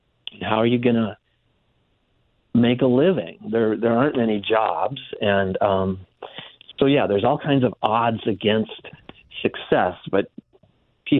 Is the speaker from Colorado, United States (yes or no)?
yes; Colorado, United States; So I'm from Colorado